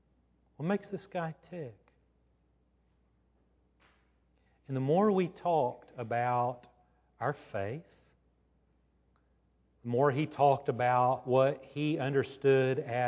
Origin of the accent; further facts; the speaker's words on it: Houston, Texas, United States; Where are you from? Houston, Texas.